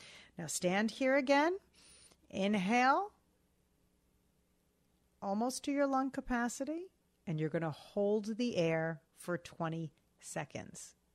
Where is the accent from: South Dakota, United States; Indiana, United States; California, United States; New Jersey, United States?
New Jersey, United States; Parsippany; we had an astronaut who was from my hometown of Parsippany, New Jersey.